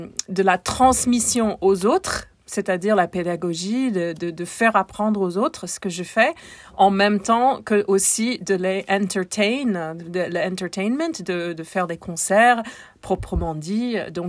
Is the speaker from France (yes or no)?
no; United States; pour mon état, pour mon pays natal, les États-Unis.